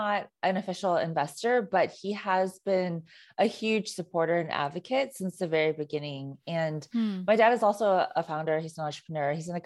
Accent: California, United States; I mean, so I grew up in the Bay Area and I went to a predominantly Asian high school.

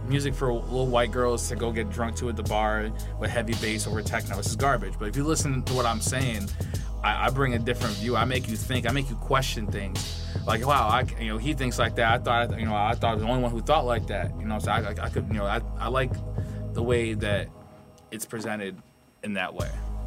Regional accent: Liverpool, New York, United States; I was born in New York. I was raised in a little town. Actually, I was raised a couple places, but I grow roots in Liverpool, which is just outside of Syracuse.

